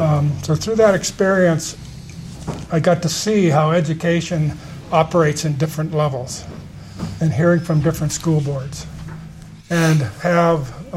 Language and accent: English; Fort Benton, Montana, United States; originally from Fort Benton. My wife and I moved from Missoula to Bozeman in 1981, started our private practice in physical therapy